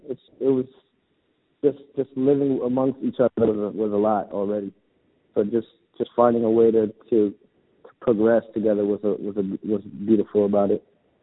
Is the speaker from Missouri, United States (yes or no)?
no; Los Angeles, California, United States; I grew up in East Hollywood slash like Silver Lake. It was special because it was a melting pot for a lot of things.